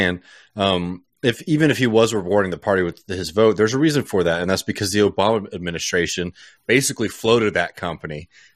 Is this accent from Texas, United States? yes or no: yes; Texas, United States; just as a Texan, I gotta say that, like, you know, Texas has like a good history of people standing up against major corporations here